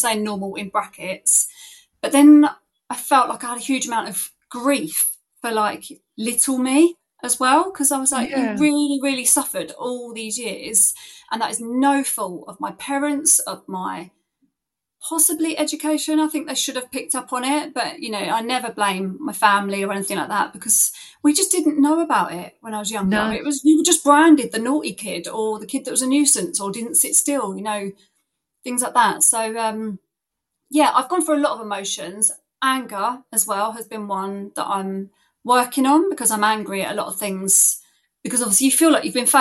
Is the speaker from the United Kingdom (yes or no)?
yes; South East England, United Kingdom; from the South East, 39, mum of two